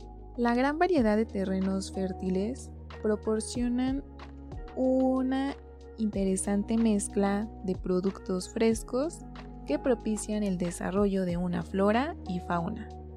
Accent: Mexico; Y por si no lo sabían, soy de México, por eso quise hablar de algo que me llamó la atención, por ser originaria de aquí.

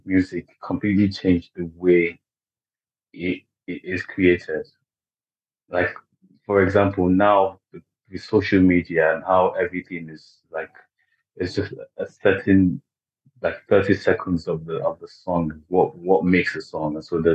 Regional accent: Nigeria; I'm Nigerian, and the influence of hip-hop and R&B, and even the UK, like, hip-hop R&B.

